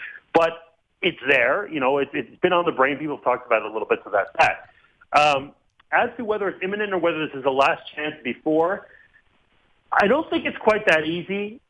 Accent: Quebec, Canada; I grew up in Quebec. I'm pretty proud of that.

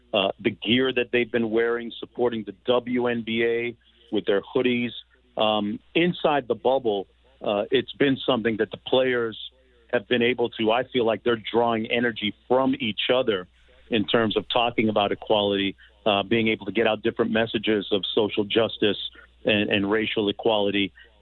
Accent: Toronto, Ontario, Canada; experiencing up in Canada too, when I grew up in Toronto.

